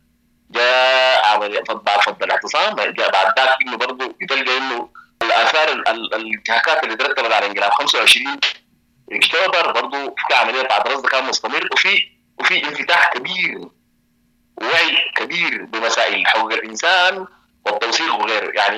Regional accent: Sudan; نحن عندنا في السودان في أي حرب تاريخنا مليء بحروب

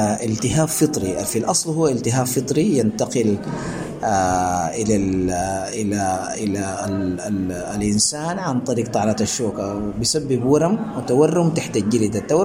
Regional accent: Sudan; غالب الالتهابات الموجودة عندنا في السودان, طبعا موجود عندنا في السودان هنا في الجزيرة

